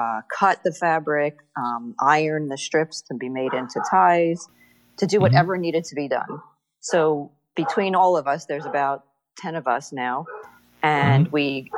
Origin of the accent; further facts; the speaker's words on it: New York, United States; moved away as an adult; now in Florida, United States; Well, my background is I'm from New York. I was an elementary school teacher when I lived in New York. I've been in Florida since 2004.